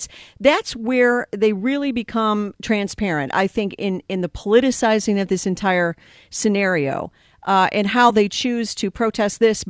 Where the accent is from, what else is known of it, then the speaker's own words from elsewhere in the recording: Chicago, Illinois, United States; Why aren't they in Chicago? This is my hometown.